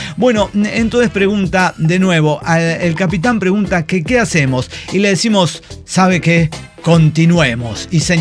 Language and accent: Spanish; Ecatepec, State of Mexico, Mexico; Soy de Catepec, güey